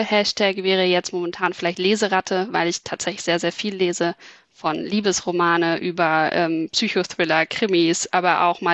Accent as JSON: {"language": "German", "region": "Berlin", "country": "Germany", "lives_now": "Hamburg, Germany", "said": "Ich komme ursprünglich aus Berlin, bin aber, würde ich sagen, Wahlhamburgerin, weil ich mich während des Studiums in Hamburg verliebt habe und einfach auch dann danach hier geblieben bin."}